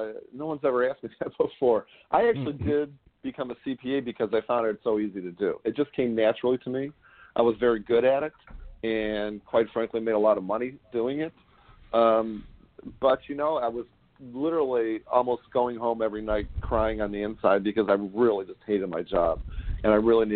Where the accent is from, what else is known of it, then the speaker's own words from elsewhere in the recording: Detroit, Michigan, United States; now in San Francisco, United States; San Francisco is where I've been living for a very long time, but no, originally born and raised in Detroit City.